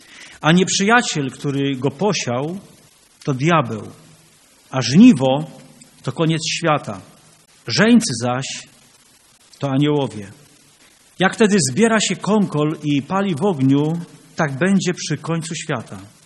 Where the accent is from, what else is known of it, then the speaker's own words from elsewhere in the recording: Połczyn-Zdrój, West Pomeranian Voivodeship, Poland; I wy tu z Ciechanowa, i my z Połczyna